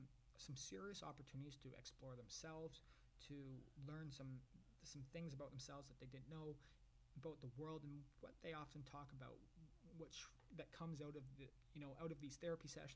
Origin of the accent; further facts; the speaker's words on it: Canada; it's a statement that I, as a Canadian, am proud to make.